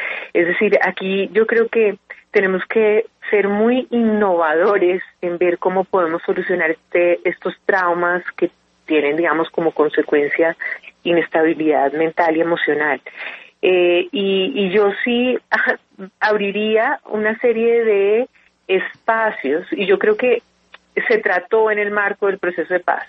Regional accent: Colombia; vernos como ciudadanos, como colombianos, como una sociedad que tiene que trabajar junta

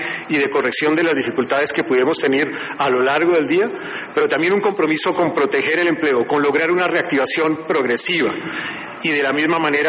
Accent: Colombia; de la disciplina de nosotros como colombianos en el uso de tapabocas

